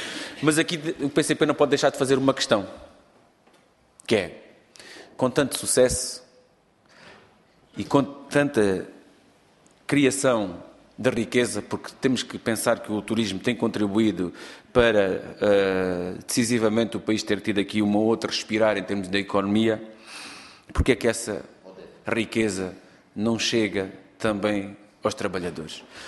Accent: Alentejo, Portugal; talvez nota-se, eu digo vê-se na minha voz, não se nota, vê-se logo que sou alentejano

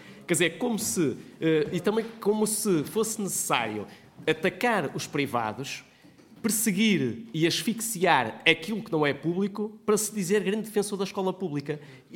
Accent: Marco de Canaveses, Porto, Portugal; Portanto, eu sou do Marco de Canaveses

